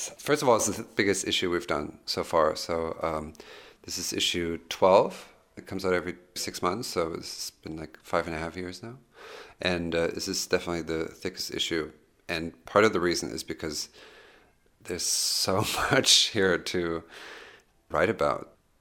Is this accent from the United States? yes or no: no; Germany; English is a second language; And I'm from Germany. I'm not from Berlin, but I'm German. And I haven't lived here in 15 years.